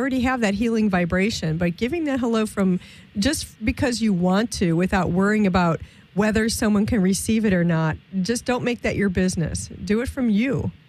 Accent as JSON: {"language": "English", "town": "Chicago", "region": "Illinois", "country": "United States", "lives_now": "Los Angeles, United States", "said": "I come from Chicago and I live out in Los Angeles."}